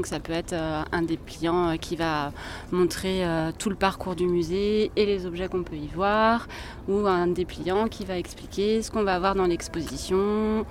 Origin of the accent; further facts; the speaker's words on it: Nantes, Pays de la Loire, France; J'ai 35 ans, je suis nantaise et j'aime beaucoup mon château.